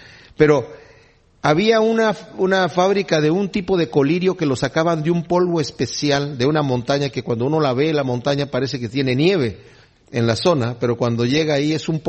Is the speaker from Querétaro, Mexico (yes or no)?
yes; Querétaro, Mexico; me acuerdo yo que en mi ciudad natal, Querétaro, México, había un lugar ahí